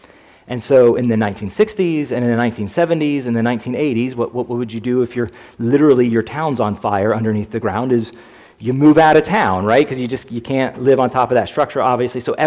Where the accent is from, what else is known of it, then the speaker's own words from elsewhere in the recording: Bloomsburg, Pennsylvania, United States; In the county where I grew up, so I grew up in Columbia, because that was part of Columbia County